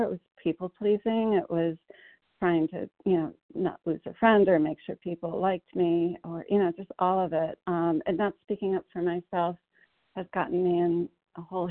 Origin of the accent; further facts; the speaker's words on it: Connecticut, United States; Hi, everybody. I'm from Connecticut.